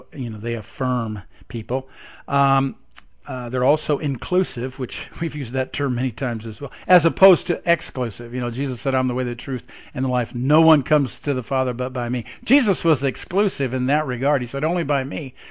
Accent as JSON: {"language": "English", "town": "Evansville", "region": "Indiana", "country": "United States", "tie": "born or raised there", "said": "I call it Hometown Heretics because Evansville is my hometown. This is where I was born."}